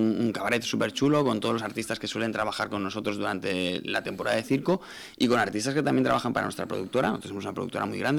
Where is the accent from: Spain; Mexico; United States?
Spain; Valencia, Valencian Community; somos de Valencia todos, el equipo es valenciano